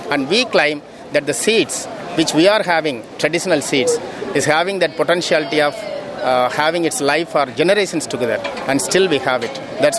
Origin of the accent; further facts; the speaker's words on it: Tamil Nadu, India; English is a second language; from India, coming from Tamil Nadu, down south state.